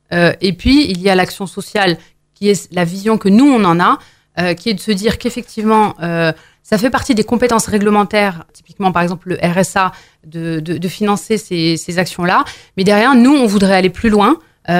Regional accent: Mantes-la-Jolie, Île-de-France, France; j'ai grandi au Val-Fouré. Quand on grandit dans un des quartiers réputés les plus difficiles du Val-Fouré

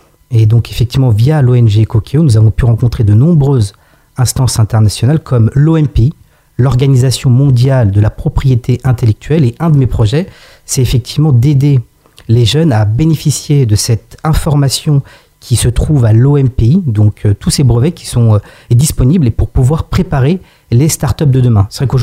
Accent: Aubergenville, Île-de-France, France; j'ai grandi à Aubergenville. Donc, Aubergenville, en fait, c'est là où j'ai été à l'école Reine Astrid. J'étais au collège Arthur Rimbaud. J'ai été au lycée Van Gogh.

